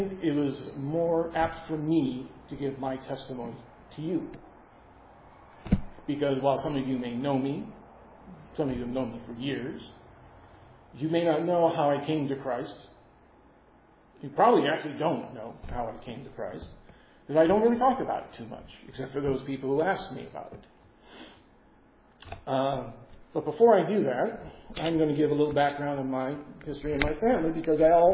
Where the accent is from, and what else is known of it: Anchorage, Alaska, United States; born or raised there